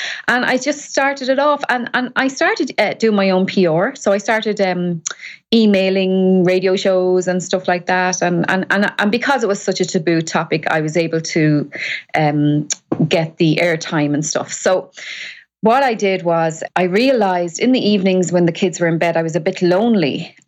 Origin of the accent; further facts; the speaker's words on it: Ireland; I'm Irish